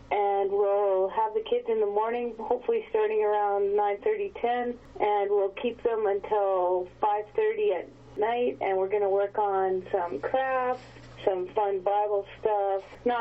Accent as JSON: {"language": "English", "region": "Maine", "country": "United States", "tie": "born or raised there", "lives_now": "Alberta, Canada", "said": "it sounds like the community that I grew up in Maine."}